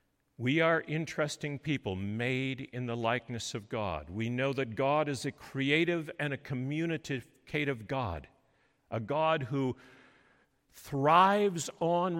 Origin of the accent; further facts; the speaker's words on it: Grand Haven, Michigan, United States; After all, We're from Grand Haven, which is very close to Lake Wobegon, and all the children are above average.